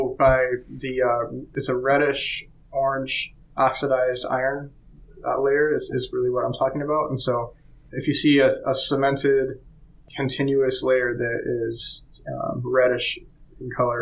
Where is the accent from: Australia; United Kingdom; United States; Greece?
United States; Wisconsin; I grew up surfing on Lake Michigan in Wisconsin.